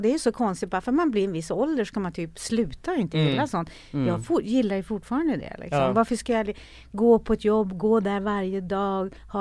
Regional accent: Norrland, Sweden; born there; jag är ju född i Norrland, en liten by i Norrland.

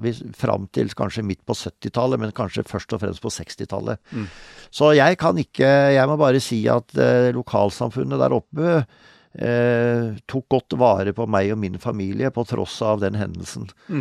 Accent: Vestfold og Telemark, Norway; det året jeg ble født, så bygde jo fatteren hytta som ble vårt samlingssted i sørøstlig delen av Hardangervidda, altså nord for Møsvann, så det var egentlig der jeg vokste opp.

